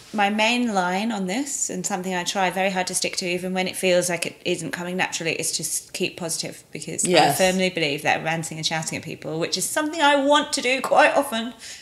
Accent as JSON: {"language": "English", "region": "England", "country": "United Kingdom", "said": "I'm not very good as an English person with those words."}